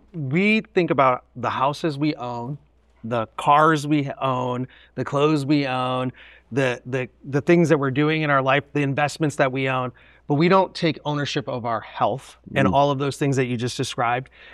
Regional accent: Cleveland, Ohio, United States; I'm from Ohio. I was born and raised in Cleveland.

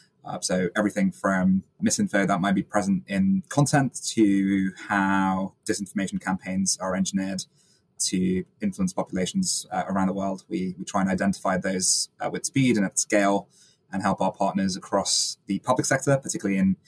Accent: Stone, West Midlands, United Kingdom; my hometown, Stone, happened to be the highest Brexit voting town in all of the UK

